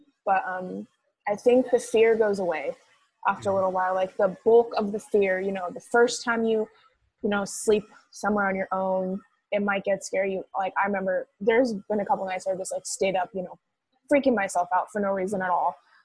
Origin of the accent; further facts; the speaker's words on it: Bellingham, Washington, United States; I'm from Bellingham. It's 30 minutes away.